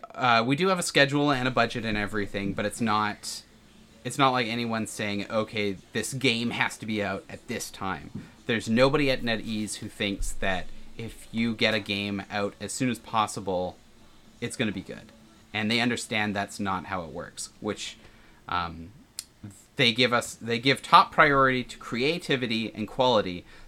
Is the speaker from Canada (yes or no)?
yes; Canada; I think for me, it's a little bit more because I'm a Canadian, and Canadians got to play a little bit more money because our dollar is not as made out of the right metal